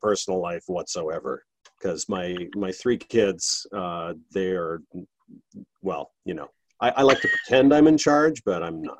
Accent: Vancouver, British Columbia, Canada; So I grew up in Vancouver in Canada

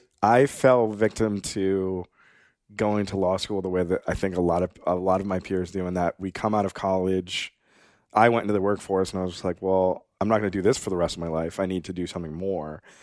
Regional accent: Pepperell, Massachusetts, United States; also born or lived in Bogota, Colombia; now in Boston, United States; I was born in Bogota, Colombia. I was adopted by some lovely Irish Catholic white people. I grew up in the suburbs of Boston in a town called Pepperell, Massachusetts.

